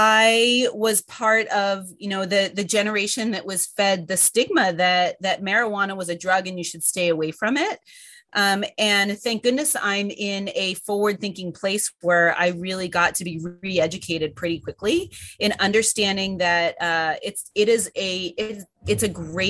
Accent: Philadelphia, Pennsylvania, United States; So I actually grew up in Philadelphia. I'm an East Coaster at heart.

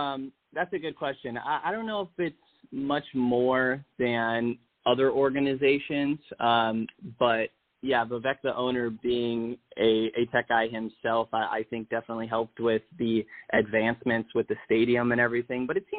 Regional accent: San Jose, California, United States; Well, I'm from San Jose area

